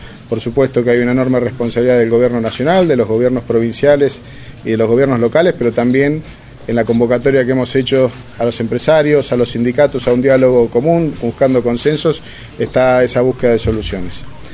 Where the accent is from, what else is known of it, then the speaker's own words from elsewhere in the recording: Argentina; Nosotros tenemos que pensar como argentinos